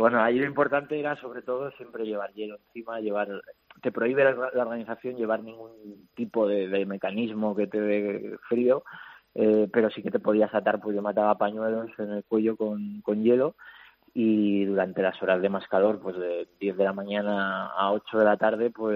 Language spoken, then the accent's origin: Spanish; Aranda de Duero, Castile and León, Spain; además yo soy de Aranda de Duero, de Burgos